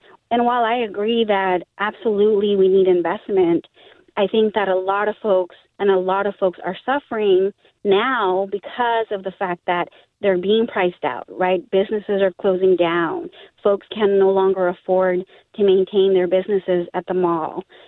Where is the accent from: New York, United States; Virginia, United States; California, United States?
California, United States; Kiowa; I grew up living in Kiowa, which is, you know, one of the most southern communities close to the city of Fresno. It's an unincorporated community.